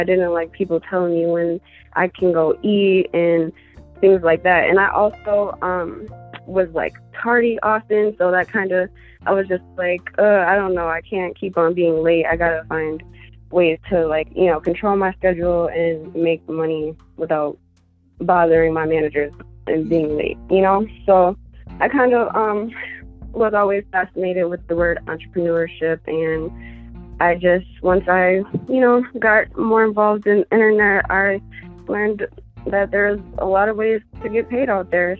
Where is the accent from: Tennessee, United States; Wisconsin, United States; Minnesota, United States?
Wisconsin, United States; I am from Wisconsin. You know, the cheesehead state, the dairyland.